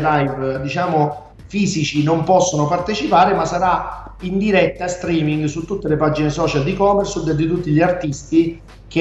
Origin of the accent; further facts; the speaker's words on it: Catania, Sicily, Italy; fatevi passare il termine, da catanese non mi aspettavo